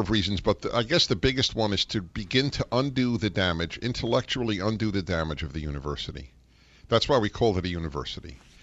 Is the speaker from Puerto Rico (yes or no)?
no; South Africa; I lived under apartheid. I'm black South African.